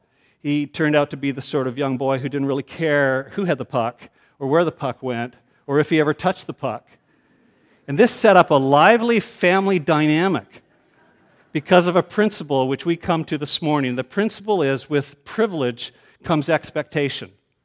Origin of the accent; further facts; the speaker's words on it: Ontario, Canada; the family I grew up in Eastern Ontario.